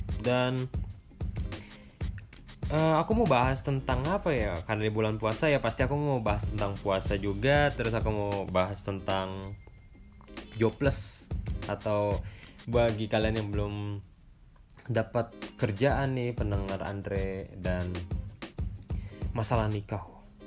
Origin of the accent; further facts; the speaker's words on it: Bandung, West Java, Indonesia; also born or lived in Medan; Akunya orang Bandung, maksudnya teman aku orang Medan karena aku pernah tinggal di Medan gitu.